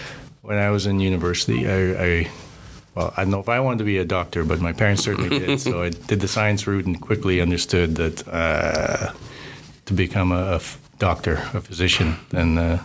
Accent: Canada; moved away as an adult; now in Norway; I'm a Canadian guy, came here to Lervig about 10 years ago.

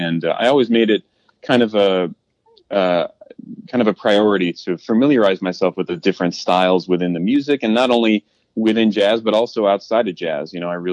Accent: Illinois, United States; I'm from the suburbs. I'm from the Chicago suburbs.

